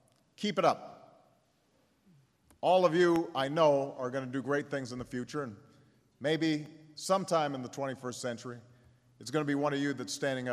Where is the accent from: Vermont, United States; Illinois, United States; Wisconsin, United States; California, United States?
Illinois, United States; Chicago; There are neighborhoods in my hometown of Chicago, and there are neighborhoods right here in Philadelphia